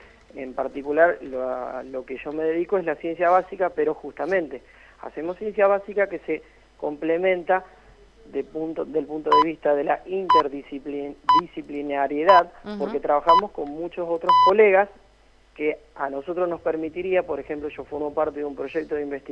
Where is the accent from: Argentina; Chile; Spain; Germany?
Argentina; Santa Fe; Yo soy santafesino.